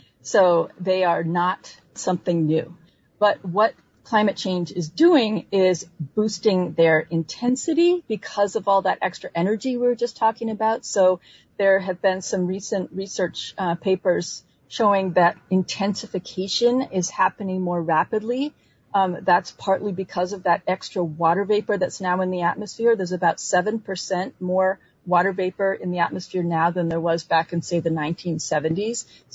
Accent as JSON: {"language": "English", "region": "New England", "country": "United States", "said": "I'm from New England, and we talk about snowstorms a lot up there"}